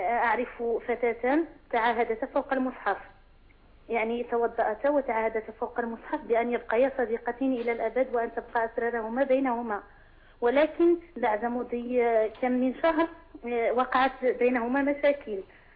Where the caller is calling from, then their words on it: Morocco; نحن عندنا في المغرب، مهم في المنطقة التي أنا أسكن فيها،